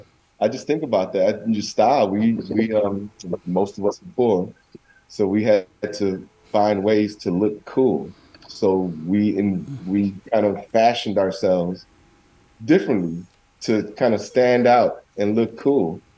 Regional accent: New York City, New York, United States; But I grew up in the Lower East Side, you know, right next to Little Italy, right next to Chinatown, right next to the Hasidic Jewish communities.

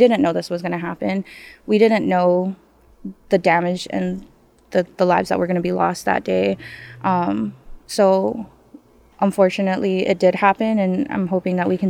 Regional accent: Guam; So I was born and raised on Guam. We're here temporarily for work.

